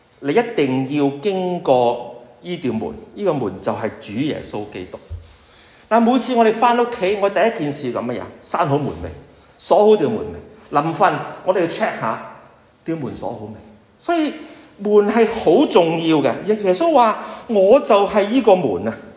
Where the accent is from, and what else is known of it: China